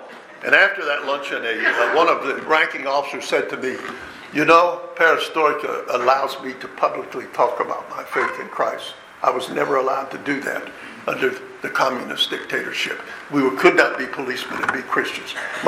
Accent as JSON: {"language": "English", "country": "United States", "said": "I told him … I was from the United States. I worked for the sheriff's office."}